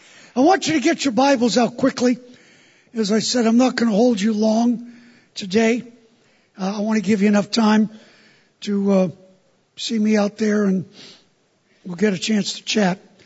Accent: New York, United States; I said, I want to go last. I'm from New York. I got the last word.

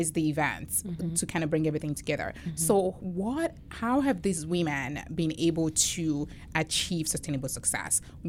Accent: Nigeria; now in United States; because I'm from Nigeria, so my perspectives are sometimes different.

